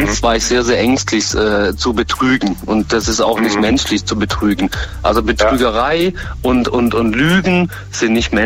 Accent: Baden-Württemberg, Germany; now in Stuttgart, Germany; ich bin nicht gebürtiger Stuttgarter, sondern vom Bodenseeraum.

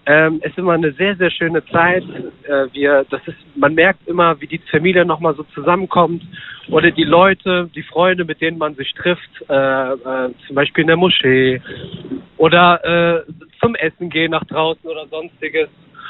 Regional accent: Morocco; Also bei uns, ich komme nämlich aus Marokko

